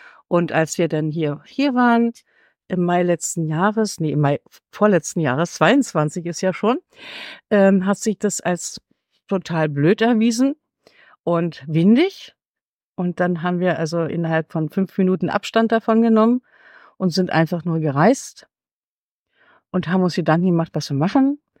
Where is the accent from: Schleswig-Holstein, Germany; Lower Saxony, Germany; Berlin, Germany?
Berlin, Germany; ich komme aus Köpenick, Berlin